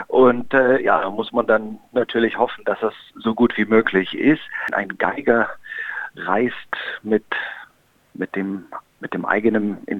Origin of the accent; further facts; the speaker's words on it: Munich, Bavaria, Germany; Ich bin in München aufgewachsen. Da habe ich so die meiste Zeit verbracht. Da bin ich zur Schule gegangen und habe auch dort studiert. Das ist meine Heimat, also im Herzen bin ich wahrscheinlich irgendwie doch Bayer.